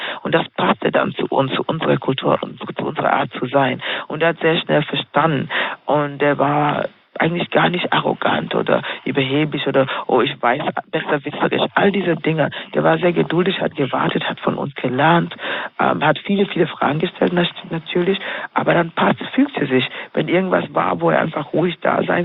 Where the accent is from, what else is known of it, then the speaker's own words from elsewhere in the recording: Kenya; Und ich bin Kenianerin, in Kenia aufgewachsen, dort groß geworden.